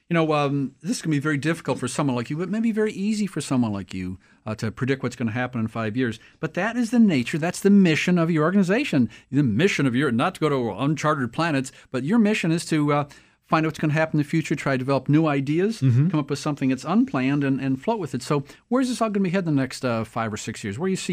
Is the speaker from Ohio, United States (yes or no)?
yes; Ohio, United States; You know, when I was born and raised in Ohio, I would put dry gas in my car in the winter because it got really cold.